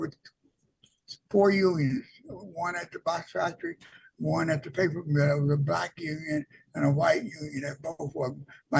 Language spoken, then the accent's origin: English; Bogalusa, Louisiana, United States; Bogalusa was a city, and it was they had a factory there. So most of the areas surrounding Bogalusa were farming areas. But we were a city. We did not farm. We had paper mill and a box factory.